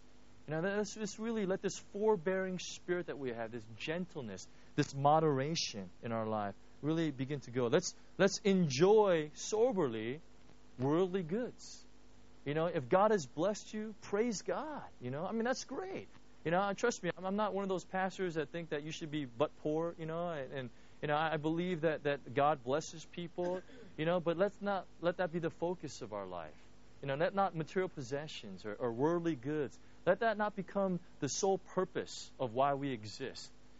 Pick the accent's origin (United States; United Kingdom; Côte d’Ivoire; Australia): United States; like when I was raised in the United States, I had to go through this all the time.